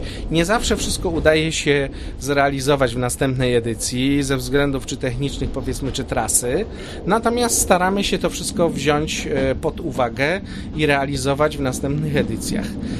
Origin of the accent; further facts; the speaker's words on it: Opole, Opole Voivodeship, Poland; bo po pierwsze jako Opolanin te miejsca wszystkie, które mijam, są mi sercu bliskie z dzieciństwa i nie tylko.